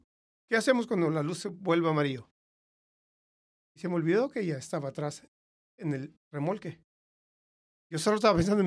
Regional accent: Iowa, United States; soy de Iowa. Cuando digo Iowa, ¿qué es lo que piensan?

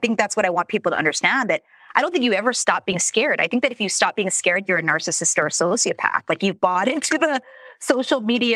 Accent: Philippines; And I'm Asian, by the way, so I can say that. Okay, I'm Filipino.

